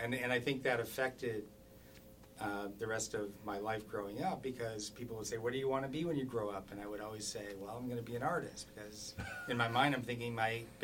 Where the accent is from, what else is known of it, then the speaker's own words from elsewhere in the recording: Detroit, Michigan, United States; I grew up in Detroit, so that was, once I graduated from art school, that was sort of the only option available at the time.